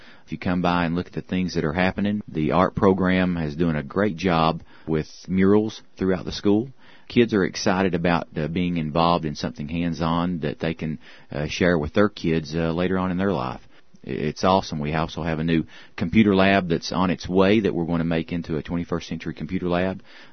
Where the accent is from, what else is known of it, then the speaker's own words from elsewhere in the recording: Red Hill, North Carolina, United States; I was raised in Red Hill. I've been there for 23 years. My dad was actually raised there.